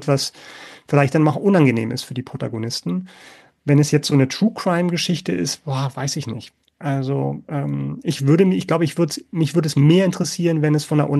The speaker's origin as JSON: {"language": "German", "region": "Berlin", "country": "Germany", "tie": "born or raised there", "said": "in dem kleinen Programmkino bei mir um die Ecke, wo ich aufgewachsen bin in Berlin."}